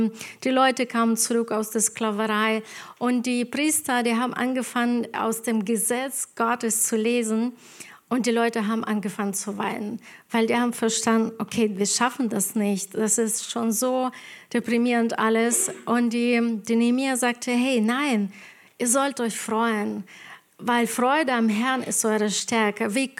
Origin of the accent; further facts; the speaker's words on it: Ukraine; German is a second language; now in Germany; Und ich komme aus der Ukraine. Vor 20 Jahren kam ich hierher und ich habe kein Deutsch gewusst und hier habe ich Deutsch gelernt